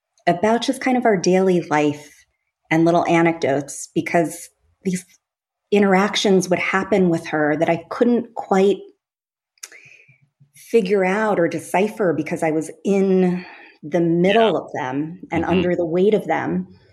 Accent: New York, United States; I am the daughter of South Asian immigrants. I grew up on Long Island.

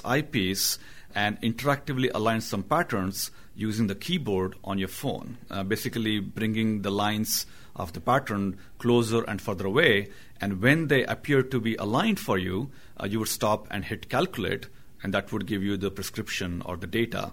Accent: India; English is a second language; I come from India

